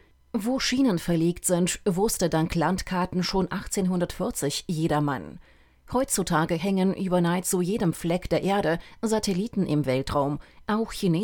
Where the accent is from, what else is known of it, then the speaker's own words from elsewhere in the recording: East Germany, Germany; Das mit den Arbeitsplätzen kann ich als Ostdeutscher ohnehin kaum ernst nehmen